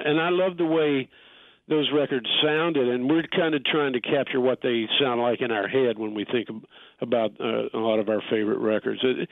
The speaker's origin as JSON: {"language": "English", "town": "Asheville", "region": "North Carolina", "country": "United States", "tie": "born or raised there", "said": "when I was a kid growing up in Asheville, we didn't have a pro team. We went to Atlanta to see the Braves play."}